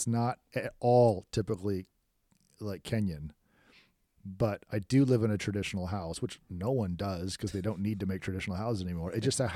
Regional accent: Washington, United States; moved away as an adult; now in Texas, United States; I grew up in a forest. I don't know if you know, but I grew up in the Northwest.

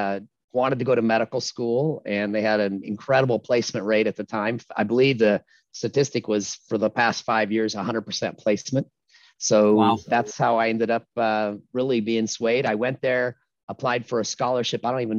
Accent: Grand Island, Nebraska, United States; Well, I'm a guy from Nebraska. I grew up in a town called Grand Island and lived there my whole life.

